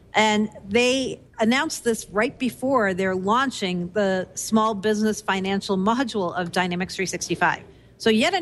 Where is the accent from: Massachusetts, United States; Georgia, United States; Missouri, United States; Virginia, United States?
Massachusetts, United States; We're both from Massachusetts, so that came to our mind immediately when we heard this.